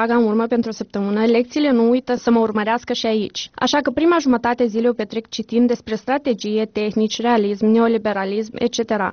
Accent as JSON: {"language": "Romanian", "region": "Chișinău", "country": "Moldova", "moved": "yes", "said": "În cei aproape 6 ani de când am plecat din Chișinău, scurtele vacanțe acasă au fost un fel de sărbătoare."}